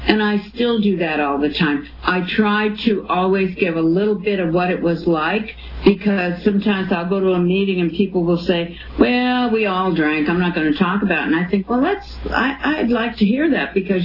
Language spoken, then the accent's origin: English; Detroit, Michigan, United States; born there; And yes, I was born in Detroit, Michigan, and I was a weird child.